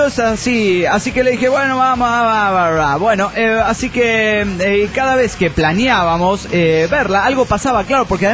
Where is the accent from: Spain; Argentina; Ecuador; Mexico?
Mexico; Tonalá, Jalisco; Hola amigos … de Tonala, Jalisco, México.